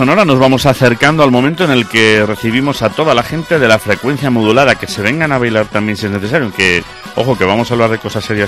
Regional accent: Galicia, Spain; yo soy gallego y se me saltan las lágrimas

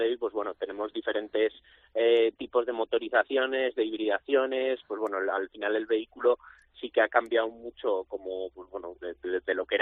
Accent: Zaragoza, Aragon, Spain; para todos los que somos de Zaragoza

